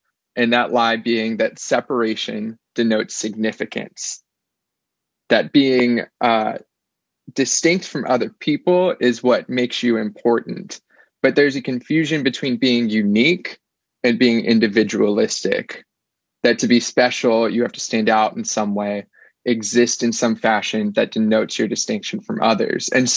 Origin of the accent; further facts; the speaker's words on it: the South, United States; the queerness that I had been taught about growing up in the South, growing up in conservative Christianity